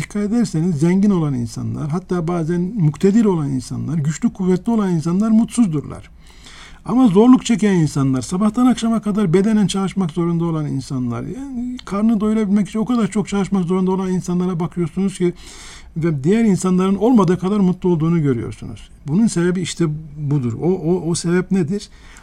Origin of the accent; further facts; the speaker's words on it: İskenderun, Hatay, Turkey; Ben çocukken İskenderun'da ev sahibinin çocukları simit satarlardı.